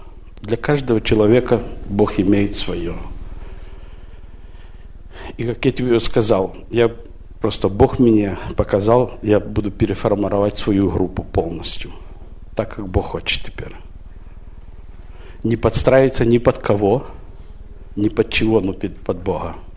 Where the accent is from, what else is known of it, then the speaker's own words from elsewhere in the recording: United States; Ну так я как вырос в Америке, у американцев свои жаргоны, то легче было догадываться.